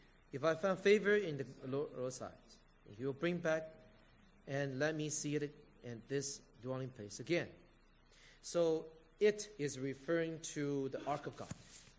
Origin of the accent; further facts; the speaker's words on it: Los Angeles, California, United States; I'm married with three kids